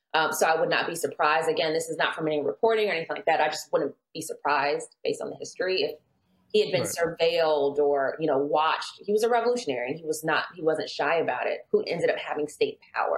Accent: Atlanta, Georgia, United States; I grew up in Atlanta.

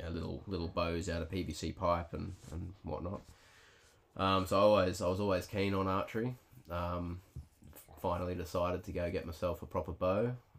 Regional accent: Weipa, Queensland, Australia; Weeper. Far North Weeper.

